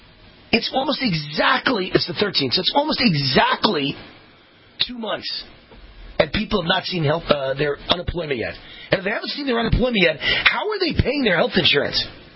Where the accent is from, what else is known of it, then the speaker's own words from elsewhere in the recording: Youngstown, Ohio, United States; I'm originally from Youngstown, Ohio, a city 65 miles south of Cleveland.